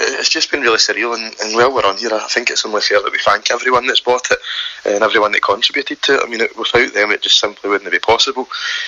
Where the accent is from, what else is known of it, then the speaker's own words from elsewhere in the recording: Motherwell, Scotland, United Kingdom; a lot of them are inspired and are influenced by growing up in Motherwell